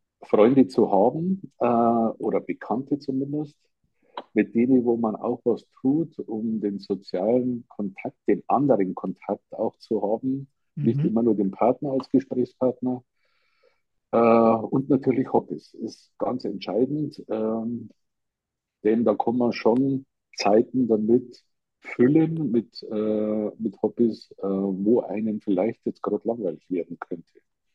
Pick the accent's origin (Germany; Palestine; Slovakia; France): Germany; Munich, Bavaria; accent: Munich dialect; Ich hoffe, die Zuhörer haben meine Münchner Mundart gut verstanden.